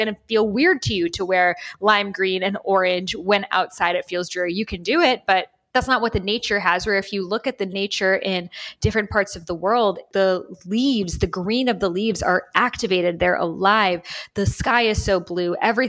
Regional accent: Boston, Massachusetts, United States; now in Miami, United States; growing up in Boston, which is very cold and wintry all the time, I just like knew in my bones, I'm like, I am not supposed to be here.

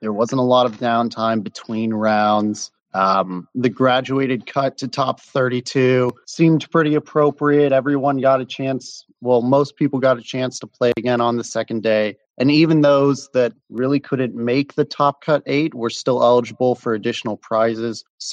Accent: Columbus, Ohio, United States; And it was really cool to see it right there in my hometown.

